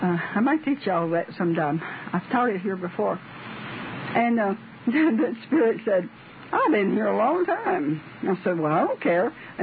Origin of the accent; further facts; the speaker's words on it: Tennessee, United States; I'm from Tennessee. I'm only barefooted.